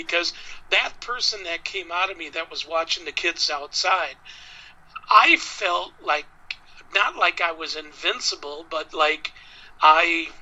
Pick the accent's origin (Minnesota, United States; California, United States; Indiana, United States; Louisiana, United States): Minnesota, United States; Bemidji; That's what they did in Bemidji. I was from Bemidji, Minnesota. Maybe things are different up there because we're northern. We're northern people, darn it.